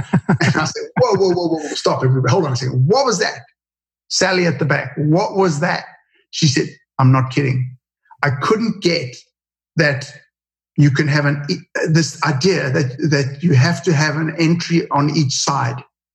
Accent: South Africa; moved away; So in South Africa, I immigrated from South Africa because I didn't want to do military service. And it was in the bad old days of apartheid.

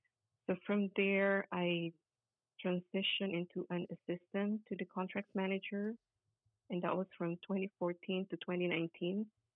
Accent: Legazpi, Bicol Region, Philippines; I am from Legazpi City, Albay.

